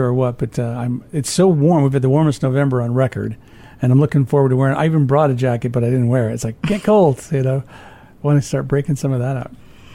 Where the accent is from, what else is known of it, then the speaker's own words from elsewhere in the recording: Illinois, United States; I'm originally from Illinois. I'm very familiar with Minnesota. Spent a lot of time on Long Lake up by Detroit Lakes in the winter as well, ice fishing and all.